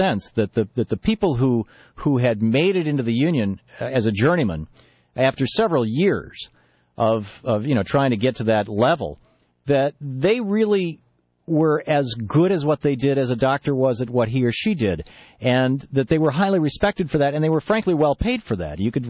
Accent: Lansing, Michigan, United States; I grew up in Lansing, Michigan in the 50s and 60s, and you know, as a kid, and my father ran a tool and die shop

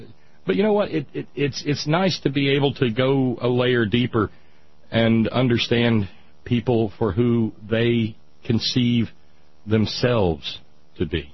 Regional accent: Texas, United States; I was an undergrad from Southeast Texas and had no idea about apartheid.

